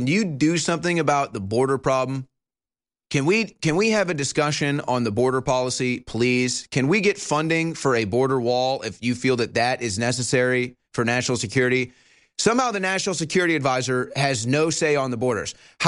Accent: St. Louis, Missouri, United States; I just saw this story coming out of my hometown of St. Louis

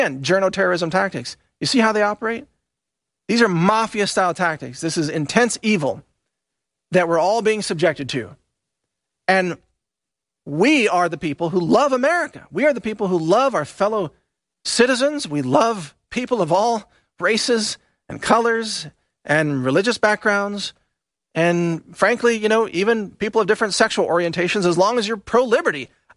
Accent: Texas, United States; We are Americans. I'm a Texan.

